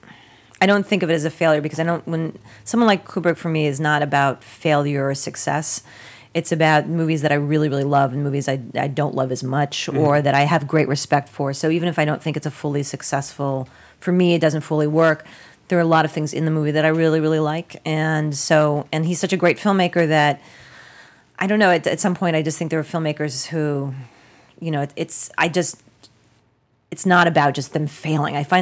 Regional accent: New York City, New York, United States; I grew up in New York City, so Abbott and Costello is on Sundays at 11 o'clock.

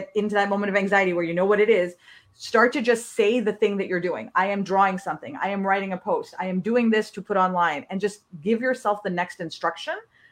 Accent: Pakistan; I grew up in Pakistan, and in Pakistan, you were either a doctor, you're an accountant, you're an engineer.

